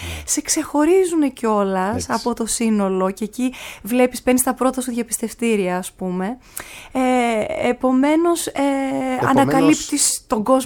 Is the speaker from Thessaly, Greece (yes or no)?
no; Crete, Greece; also born or lived in Athens; Ακριβώς, γεννήθηκα στην Αθήνα.